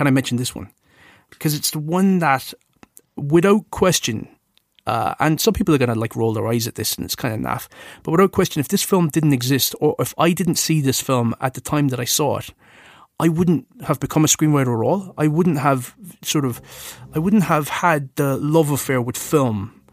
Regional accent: England, United Kingdom; accent: English; moved away; also born or lived in Cork; I was brought up in England. And when I left England, I went to Ireland with my mom, and I went to Cork. And this is in the sort of mid to late 80s

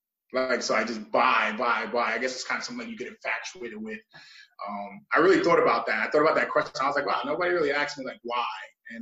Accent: Staten Island, New York, United States; So I'm from Staten Island, New York, born in Staten Island University Hospital, actually, and that's where I'm from.

